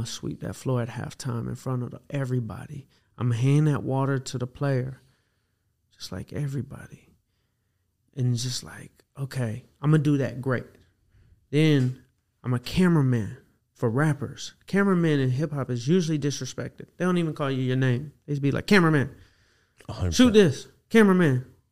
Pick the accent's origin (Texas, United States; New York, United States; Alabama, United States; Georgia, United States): Georgia, United States; Atlanta; Atlanta, Georgia, man. I grew up in Atlanta. My dad was a blues musician.